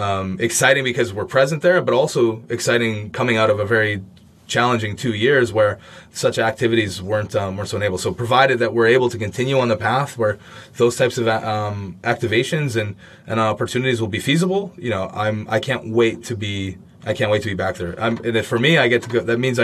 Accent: Canada; now in Berlin, Germany; But I'm from Canada, right? There's many Canadians in Berlin, to be fair.

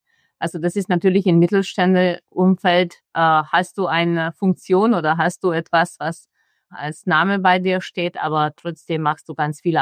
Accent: Romania; wie du auch. Ich komme aus Rumänien. Ich bin aber Ungarin.

